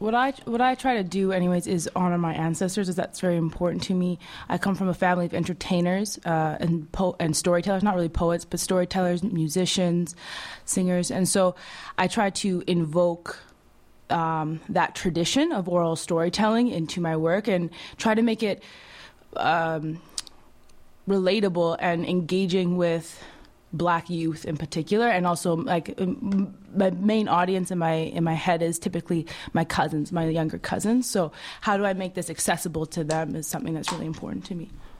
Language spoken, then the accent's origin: English; United States; for me, I come from the States